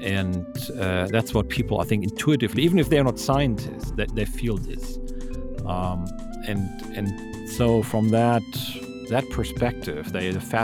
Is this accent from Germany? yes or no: yes; Frechen, North Rhine-Westphalia, Germany; also born or lived in Cologne; No, I grew up where I am now, actually, here in Frechen. I was born in Cologne, and we moved here.